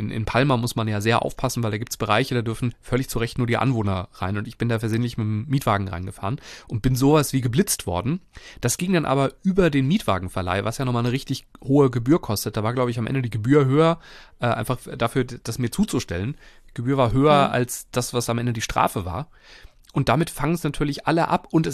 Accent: Germany

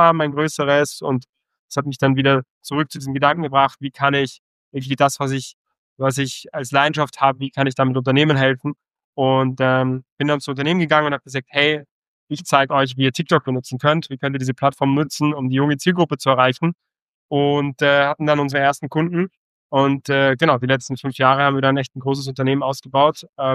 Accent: Hamburg, Germany; born there; Also ich 1999, 99er Kind, bin ich geboren in Hamburg. Also meine Eltern, meine Mutter ist in Österreich und mein Vater ist in Deutschland, bin in Hamburg geboren. Bin dann aber schon mit 4 Jahren bin ich nach Österreich gekommen

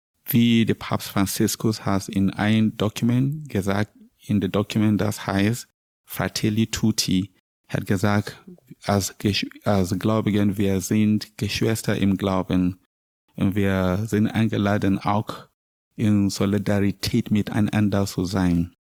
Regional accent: Nigeria; German is a second language; Ich bin Priester, ich komme aus Nigeria.

